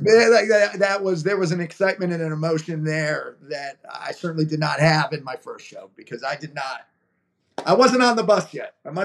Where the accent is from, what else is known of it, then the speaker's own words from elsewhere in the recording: Connecticut, United States; Well, I grew up in Connecticut. I'm a New England prep school kid. I went to private school.